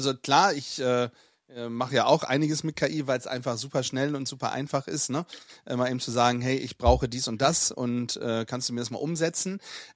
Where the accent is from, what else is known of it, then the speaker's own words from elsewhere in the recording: East Germany, Germany; born there; Klar, ich bin im Osten geboren